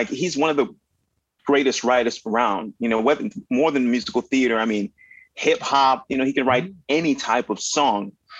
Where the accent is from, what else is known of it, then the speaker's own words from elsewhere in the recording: Winnipeg, Manitoba, Canada; born there; I mean, I was born in Winnipeg.